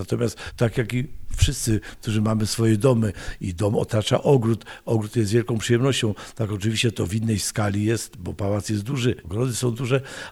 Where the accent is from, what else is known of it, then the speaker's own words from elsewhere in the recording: Skępe, Kuyavian-Pomeranian Voivodeship, Poland; born there; ja się urodziłem w takim niedużym miasteczku w województwie kujawsko-pomorskim, Skępe, gdzie właśnie jest takie bardzo, bardzo renesansowe, zabytkowe sanktuarium Matki Boskiej Skępskiej.